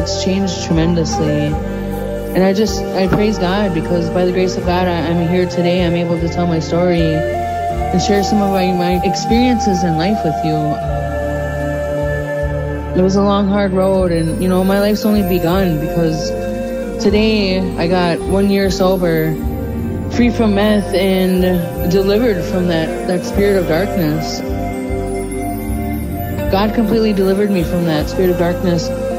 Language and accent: English; Wisconsin, United States; I am from St. Croix, Chippewa Indians of Wisconsin, and I am an Ojibwe woman.